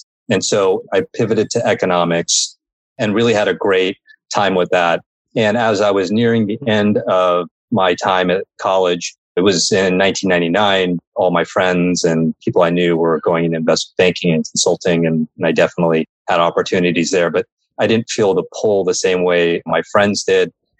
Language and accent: English; Texas, United States; So I grew up in Texas and my parents were both physicians.